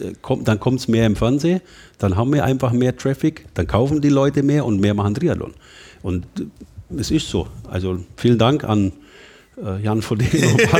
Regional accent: Bavaria, Germany; accent: Allgäu dialect

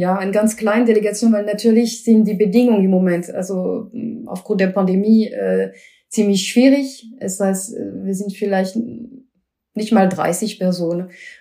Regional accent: Bordeaux, Nouvelle-Aquitaine, France; moved away; Ich bin in Bordeaux aufgewachsen. Und wenn du mich fragst, ob ich irgendwann zurück nach Frankreich gehe, dann vielleicht irgendwann ans Meer.

